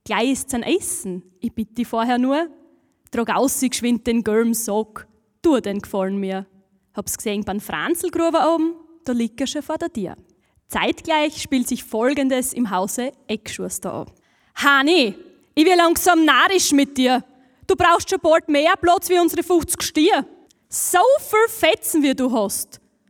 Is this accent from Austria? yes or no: yes; Styria, Austria; ich bin aus der Oststeiermark und da ist es eigentlich typisch, dass bei jedem Bauernhaus ein Fulgernamen ist